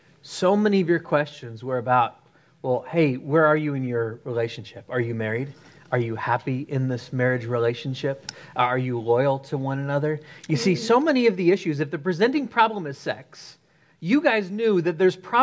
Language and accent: English; Egypt; I was raised in Egypt. And so this is a regular sight that we would see.